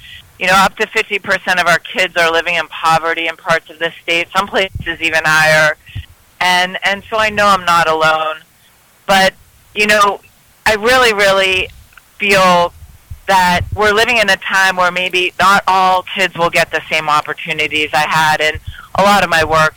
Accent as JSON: {"language": "English", "town": "Youngstown", "region": "Ohio", "country": "United States", "tie": "born or raised there", "said": "I'm definitely an Ohio girl. I grew up in Youngstown, Ohio."}